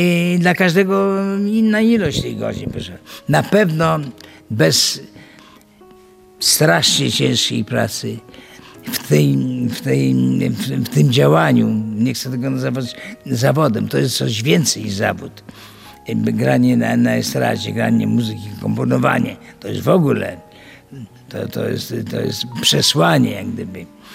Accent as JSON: {"language": "Polish", "town": "Grodno", "region": "Grodno Region", "country": "Belarus", "also_born_or_lived": "Białystok", "said": "Tak naprawdę jestem z Grodna, ale w Białymstoku moje były pierwsze zmagania z muzyką, pierwsze studia"}